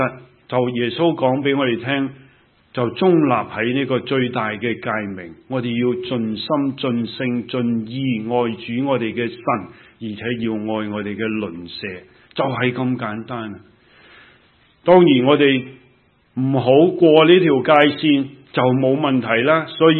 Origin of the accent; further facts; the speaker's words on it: China; 就如我们中国人所说的